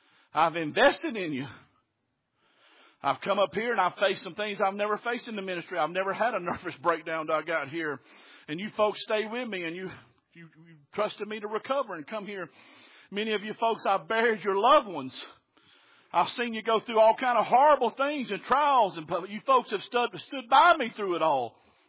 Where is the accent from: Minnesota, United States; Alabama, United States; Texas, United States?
Alabama, United States; like these old Southerners I grew up around down in Alabama